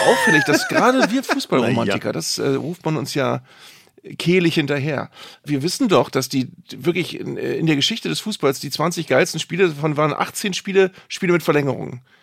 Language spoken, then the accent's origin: German; Bremen, Germany; Also ich bin aus Bremen natürlich auch ein bisschen verwöhnt